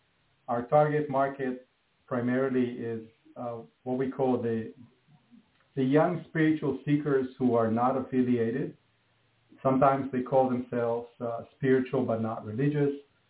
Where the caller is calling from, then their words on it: Israel; I'm calling in from Israel. It's 6 p.m. here.